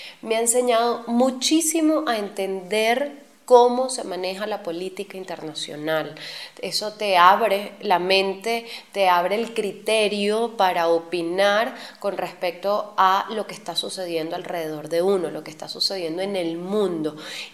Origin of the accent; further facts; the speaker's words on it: Venezuela; moved away as an adult; now in Colombia; ya yo tengo más de 12 años de experiencia profesional en mi país, en Venezuela, y aquí en Colombia ya tengo 6 años ejerciendo el periodismo.